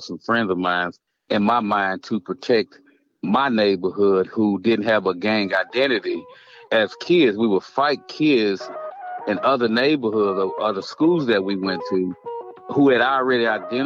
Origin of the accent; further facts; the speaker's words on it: Dallas, Texas, United States; Like, I'm from East Dallas, that neighborhood is rough.